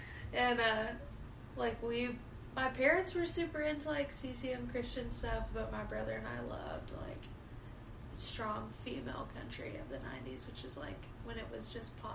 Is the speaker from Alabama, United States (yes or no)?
yes; Muscle Shoals, Alabama, United States; also born or lived in Gadsden; Yeah, I grew up in Muscle Shoals. I was born in Gadsden, but all the life that I know was in Muscle Shoals.